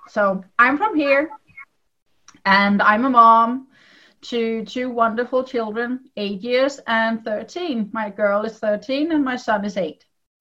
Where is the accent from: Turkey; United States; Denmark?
Denmark; English is a second language; I'm a Dane. I'm from Denmark.